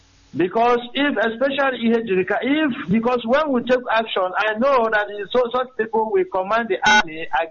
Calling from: Guangzhou, Guangdong, China; I'm calling from Guangzhou, China.

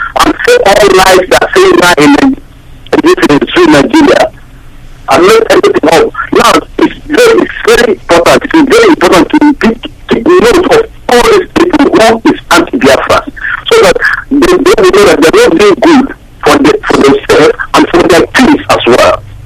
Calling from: Germany; I'm calling from Germany.

